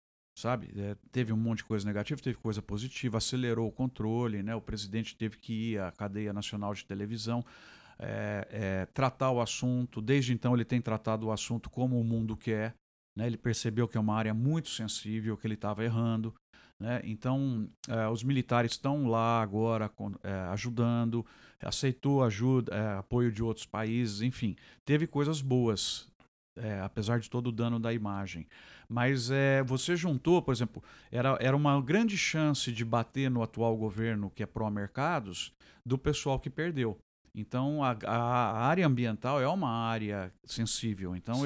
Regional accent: Brazil; a gente é brasileiro, eu torço pelo Brasil

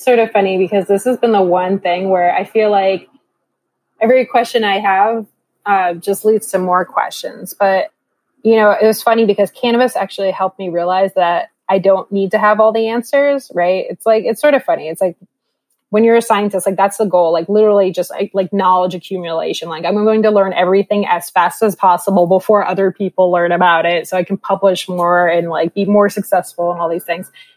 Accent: New Jersey, United States; I don't have two L's in my name, and that's because I come from Jersey.

